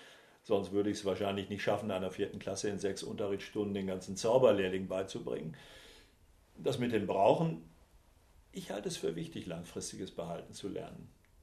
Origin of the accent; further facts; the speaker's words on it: Enger, North Rhine-Westphalia, Germany; born there; Also als gebürtiger Engeraner diesen legendären Sachsenherzog zu geben